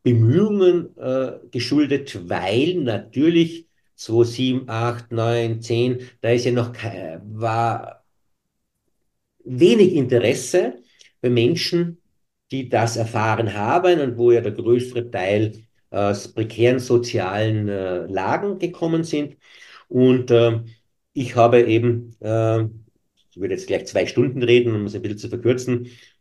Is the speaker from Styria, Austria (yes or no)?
no; Tyrol, Austria; also die man bei uns in Tirol abschätzig immer so als Körner bezeichnet hat